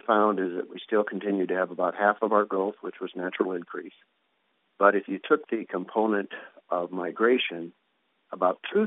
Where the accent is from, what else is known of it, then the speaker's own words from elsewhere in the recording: North Dakota, United States; we were second to North Dakota, which of course is a small state. It's my home state, so I know.